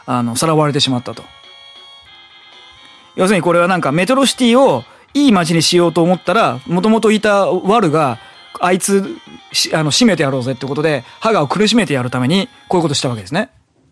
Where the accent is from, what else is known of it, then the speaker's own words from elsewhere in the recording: Saitama, Japan; 私、埼玉県民なんですけどね。そうするとね、もうね、刷り込まれてることがあるんですよ。ちっちゃい頃から。